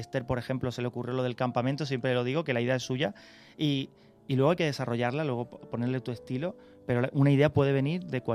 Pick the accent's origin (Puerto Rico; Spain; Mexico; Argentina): Spain; Carmona, Andalusia; Sí, sí, yo soy de Carmona, y siempre digo que soy de Carmona, pero evidentemente soy sevillano. He ido muchas veces a Sevilla a ver a mis abuelos sí que vivían en Sevilla, mis padres son sevillanos.